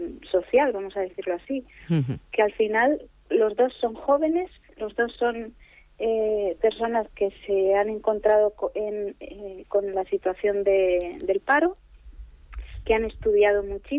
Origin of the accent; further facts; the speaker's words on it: Las Palmas de Gran Canaria, Canary Islands, Spain; catalán no, pero sí, o sea, nací en Las Palmas de Gran Canaria.